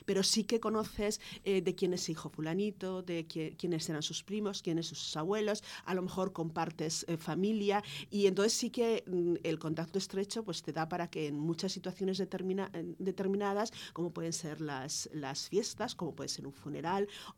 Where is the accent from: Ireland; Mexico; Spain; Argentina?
Spain; Zaragoza, Aragon; born there; Y yo ya nací en Zaragoza, realmente. Son mis padres y mis hermanos los que son de Borovia.